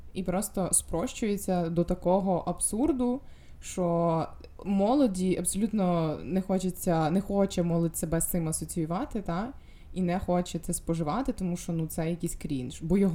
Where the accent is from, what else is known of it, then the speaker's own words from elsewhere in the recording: Galicia, Ukraine; А в мене ж культура, якщо ми не беремо якусь конотацію мистецьку, а я з Галичини, так?